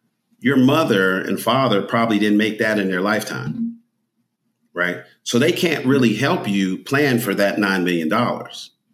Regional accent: New Jersey, United States; I grew up in North Jersey, close to New York.

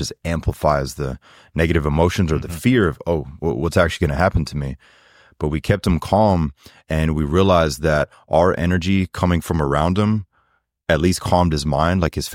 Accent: Germany; now in Florida, United States; And as a child, I grew up in Germany, so I'm pretty used to the cold. But then my adult life, I've lived in Florida. So I'm a Floridian.

